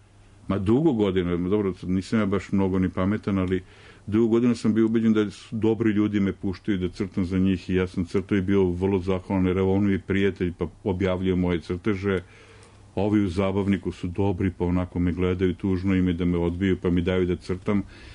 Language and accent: Serbian; Serbia; mi smo Srbi, o svemu imamo stav.